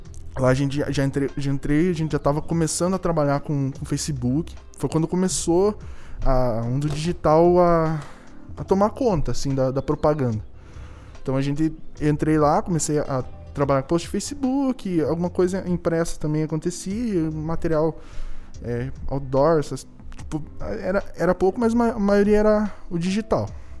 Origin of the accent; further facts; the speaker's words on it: Guarapuava, Paraná, Brazil; also born or lived in Turvo; eu sou natural daqui de Guarapuava mesmo. É, morei por bastante tempo no interior do Turvo, na Ibema, que é um distrito. É, vivi minha infância lá. E aí voltei pra cá.